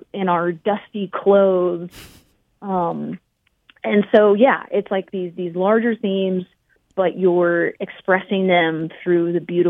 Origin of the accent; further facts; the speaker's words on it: North Carolina, United States; moved away as an adult; now in West Coast, United States; for myself, like I'm from North Carolina, which, in the States, you know, that's the South.